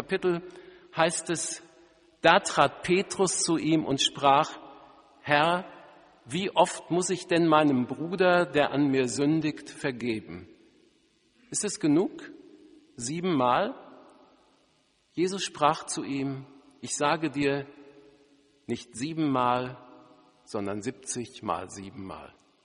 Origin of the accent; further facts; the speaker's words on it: Wanne-Eickel, North Rhine-Westphalia, Germany; Ich ging damals ins Jungengymnasium meiner Geburtsstadt, der schönen Stadt Wanne-Eickel.